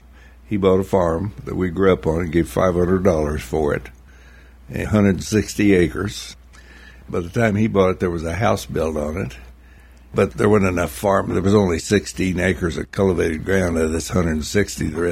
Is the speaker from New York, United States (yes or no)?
no; Perry, Oklahoma, United States; also born or lived in Kansas City; Actually, I was born in Kansas City, but soon thereafter moved back to Perry, Oklahoma, where we lived.